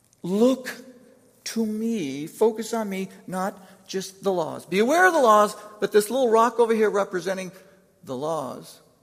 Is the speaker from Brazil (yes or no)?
yes; Brazil; when I was growing up in Brazil, that I'd taken different of my friends to.